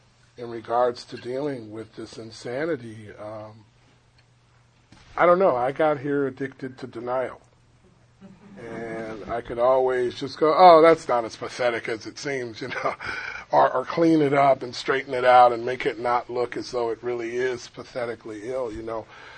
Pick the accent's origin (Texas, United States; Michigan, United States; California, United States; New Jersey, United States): California, United States; Los Angeles; all of the insanity in the area where I grew up, I'm from South Central Los Angeles